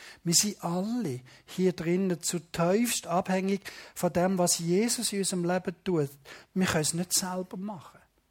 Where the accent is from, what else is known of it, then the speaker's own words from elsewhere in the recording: Switzerland; ich bin Schweizer Pastor